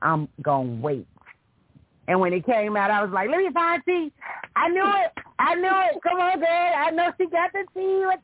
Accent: Birmingham, Alabama, United States; Roseside. I'm in Birmingham.

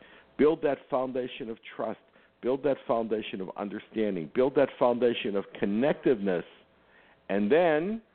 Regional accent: Pittsburgh, Pennsylvania, United States; because originally I am from Pittsburgh, spent most of my life there.

